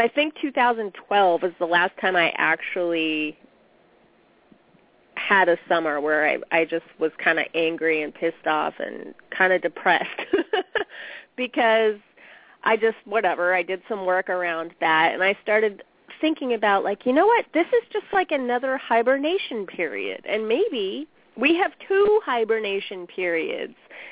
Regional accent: Bakersfield, California, United States; I grew up in Bakersfield where it's like 10 million degrees 6 months out of the year. It's so hot there.

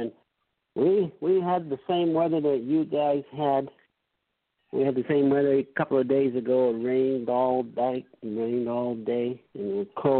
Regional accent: Toronto, Ontario, Canada; I'm from Toronto, and I've grown up here, you know, lived here all my life. You know, we have a, when I was young, growing up in Toronto, we were the only black family in our neighborhood

